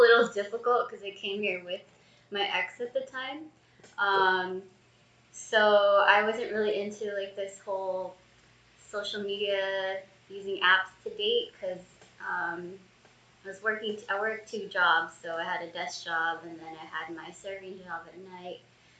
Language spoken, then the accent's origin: English; California, United States; From California.